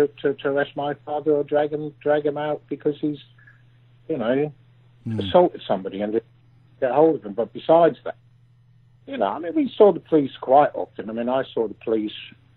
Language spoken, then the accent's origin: English; Ireland; born there; I was born in Ireland.